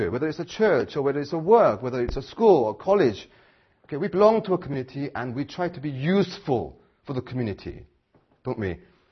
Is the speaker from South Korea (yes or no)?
yes; South Korea; English is a second language; You know, I'm from Korea, as you can, as you know